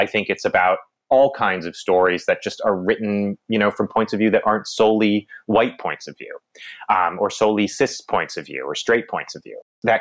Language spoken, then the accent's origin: English; Massachusetts, United States; I grew up in Massachusetts, so all my characters have to come from Massachusetts